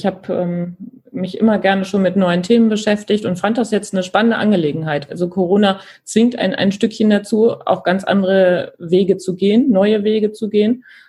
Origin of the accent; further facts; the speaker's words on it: Wermelskirchen, North Rhine-Westphalia, Germany; also born or lived in Remscheid; Ja, ich bin Wermelskirchnerin durch und durch. Ich bin zwar tatsächlich in Remscheid geboren, aber direkt mit ein paar Monaten nach Wermelskirchen übergesiedelt und mit meiner Familie und bin hier aufgewachsen.